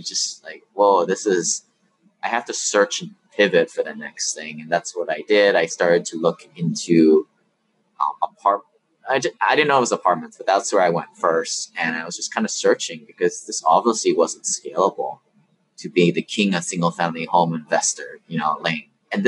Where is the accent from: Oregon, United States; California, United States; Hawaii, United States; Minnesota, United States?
Hawaii, United States; Like, I mean, I grew up in Hawaii, a primary market. I didn't know people lived in $100,000 houses.